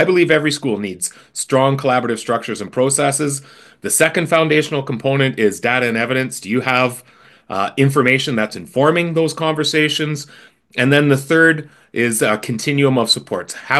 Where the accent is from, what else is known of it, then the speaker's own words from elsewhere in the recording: Canada; but I am Canadian.